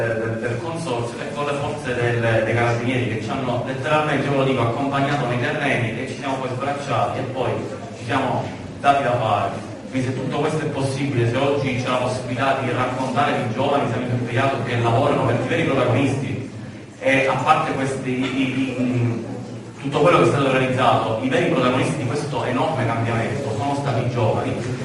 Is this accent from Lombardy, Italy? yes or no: no; Altofonte, Sicily, Italy; io vengo da Altofonte, quindi entro a San Giuseppe Iato